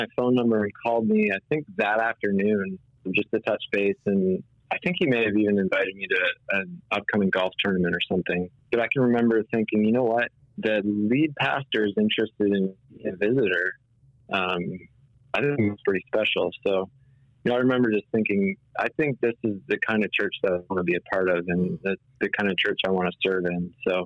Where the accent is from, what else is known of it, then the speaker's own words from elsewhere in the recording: Canada; she's from the Chicago area, and I'm from Canada, so Midwesterner and a Northerner.